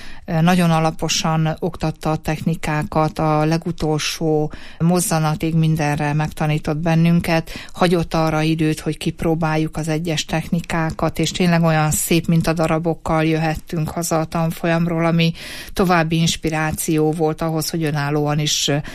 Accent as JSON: {"language": "Hungarian", "region": "Great Hungarian Plain", "country": "Hungary", "tie": "born there", "said": "Én alföldi születésű vagyok"}